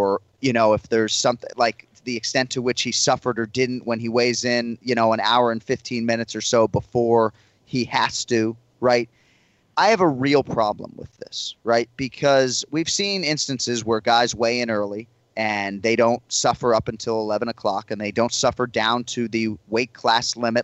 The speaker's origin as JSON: {"language": "English", "region": "Massachusetts", "country": "United States", "tie": "born or raised there", "said": "Now, I'm, you know, born and raised in Massachusetts, right?"}